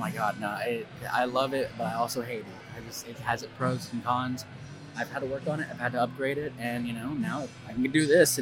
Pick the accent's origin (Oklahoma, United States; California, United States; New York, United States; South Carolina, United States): Oklahoma, United States; Edmond; Oh, yeah, I'm from Edmond.